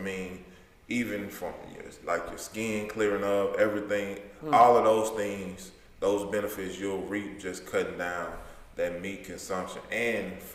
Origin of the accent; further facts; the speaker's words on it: the South, United States; I was raised in the South too. So when we're raised in the South, our eating habits that we're taught from a young age mess us up